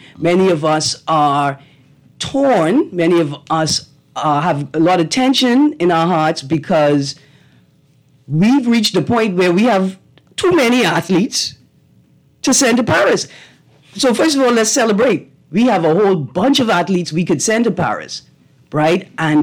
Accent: Fresh Creek, Central Andros, Bahamas; I love it. I'm from Andres. I'm from Fresh Creek.

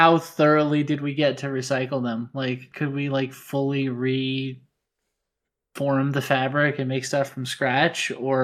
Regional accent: Australia; I'm just Australian enough to keep making this mistake.

